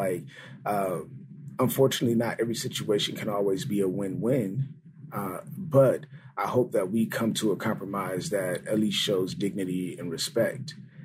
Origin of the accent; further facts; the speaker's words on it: Milwaukee, Wisconsin, United States; now in La Crosse, United States; both growing up in Milwaukee and being here in La Crosse.